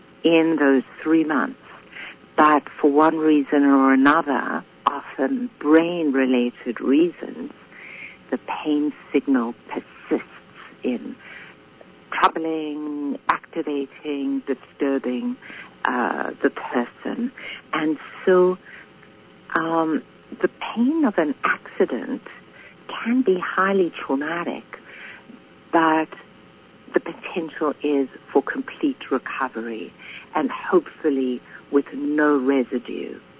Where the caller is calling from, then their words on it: Canada; Physio is PT. I'm sorry, I'm talking from Canada.